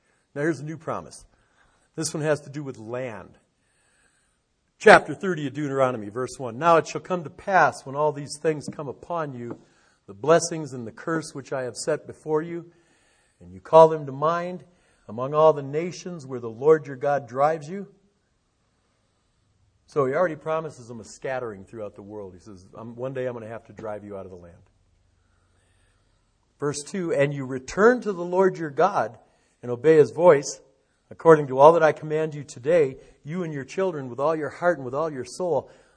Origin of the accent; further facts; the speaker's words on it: Detroit, Michigan, United States; I come from Detroit where, you know, dark doesn't ever happen.